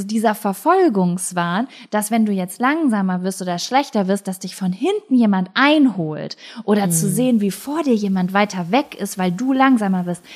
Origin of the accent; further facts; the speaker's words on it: Lübbecke, North Rhine-Westphalia, Germany; Ich war als Kind im Schwimmverein. Neptun Lübbecke, E.V. Ja, nicht lange. Ich war ja in jedem Verein in und um Lübbecke, ne?